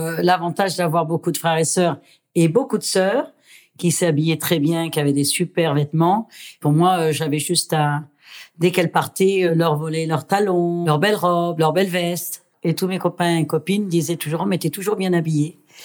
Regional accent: France; also born or lived in Constantine, Algeria; moi, en fait, je suis issue d'une famille algérienne. Je suis née à Constantine, mais j'ai été élevée en banlieue, en France.

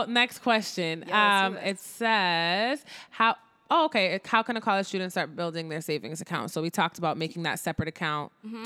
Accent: Dominican Republic; I travel, you know, to see my mom who lives in DR and to like be in my home country

